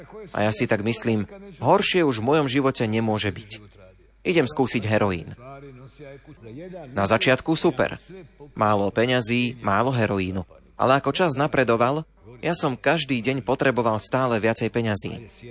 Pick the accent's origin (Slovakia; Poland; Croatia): Croatia; Split, Split-Dalmatia County; A u nás v Splite psychiatria je na prízemí.